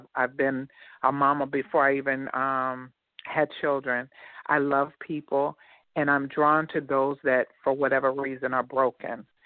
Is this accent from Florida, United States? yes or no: yes; Port St. Joe, Florida, United States; But as I stated … I moved down to South Florida from Port St. Joe, Florida. It's in the Panhandle in North Florida.